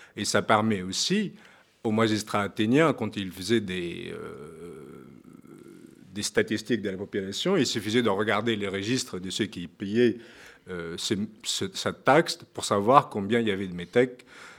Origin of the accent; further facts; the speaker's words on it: Tunisia; moved away as an adult; now in Paris, France; Donc, sachant qu'en Tunisie, nous sommes plutôt des Romains plutôt que Grecs, donc je n'avais pas la possibilité de poursuivre des études hellénistiques en Tunisie. Et du coup, voilà, j'ai décidé de venir à Paris